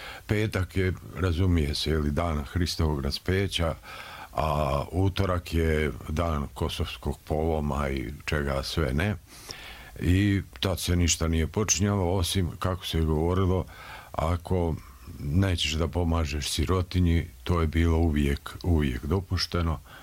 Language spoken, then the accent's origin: Bosnian; Herzegovina, Bosnia & Herzegovina; Ja sam iz Hercegovine, pa je tamo, dakle, jezičko